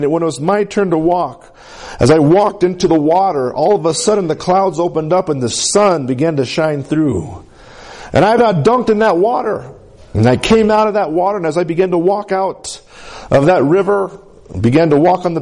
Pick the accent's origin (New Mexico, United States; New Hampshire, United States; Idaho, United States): New Mexico, United States; Capulin; I didn't come just from the valley. I came from Capulene. I mean, that's small town USA. I mean, Center Colorado is almost 10 times as big as Capulene is.